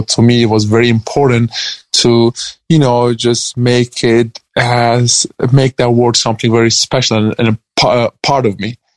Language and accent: English; Turkey; now in United States; where I grew up in Turkey, there is no freedom of speech, religion, or expression. And well, when I come to America